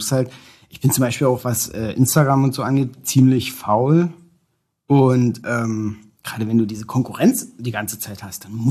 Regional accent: Wahrenbrück, Brandenburg, Germany; born there; Genau. Genau, aus Warenbrück, aber das wird auch kämmen.

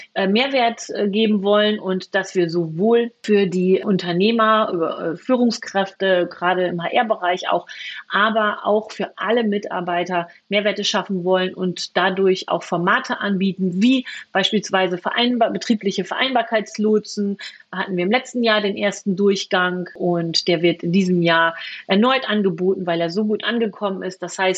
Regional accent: Lower Saxony, Germany; wie man bei uns im Emsland so schön sagt

